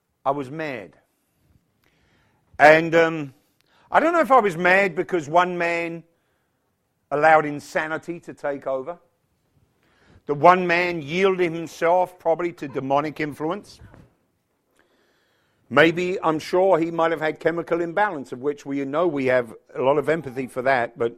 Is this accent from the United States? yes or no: no; United Kingdom; I'm a Brit. We are second only to the Pharisees when it comes to tradition.